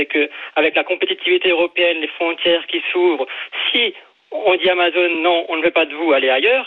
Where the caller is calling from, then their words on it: Montélimar, Auvergne-Rhône-Alpes, France; Alors, bon, moi je suis de Montélimar.